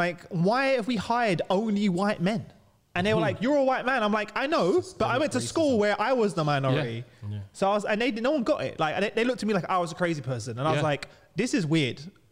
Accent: London, United Kingdom; I grew up in East London and I now live in Southeast London. So I'm a minority.

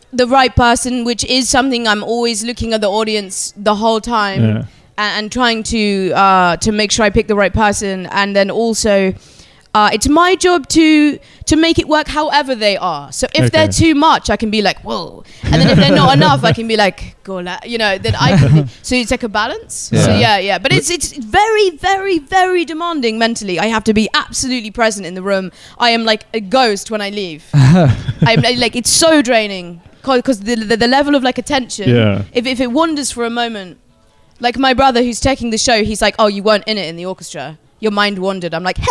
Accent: Brighton, South East England, United Kingdom; In my hometown, Brighton, we have a huge like foreign student population.

